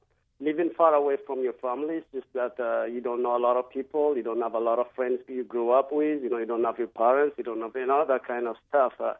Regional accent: Ethiopia; moved away as an adult; now in United States; I'm originally came from Ethiopia like about 8 years ago.

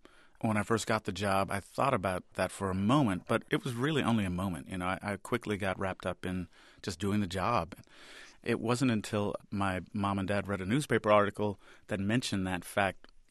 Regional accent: Los Angeles, California, United States; You know, when I was growing up, I grew up in Los Angeles and South Central, and you know, we didn't go to movies too often

